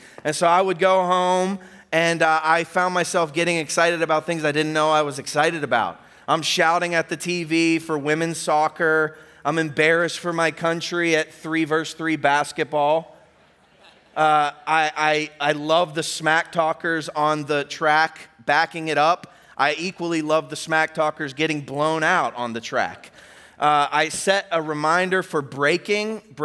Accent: Butler, Pennsylvania, United States; So spent a lot of time growing up in Butler, Pennsylvania.

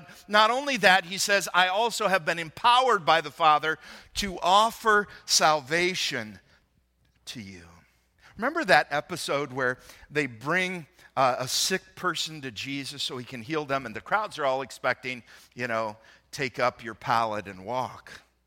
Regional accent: the South, United States; now in Lake County, United States; See, I'm from Lake County, the 13th wealthiest county in America. That's where our church is. Not a lot of regular people up there, but I grew up in a redneck town in the South. And despite the fact I buried the accent a few years ago

